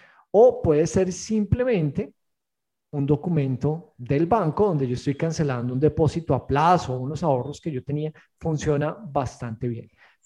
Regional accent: Colombia; now in Dominican Republic; a mí como colombiano me piden mi cédula dominicana y mi pasaporte colombiano

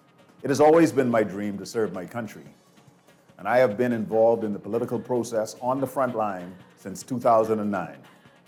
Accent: Nassau, New Providence, Bahamas; I was born and raised in Centerville, in the heart of the valley, Nassau, Bahamas. I'm a proud Bahamian.

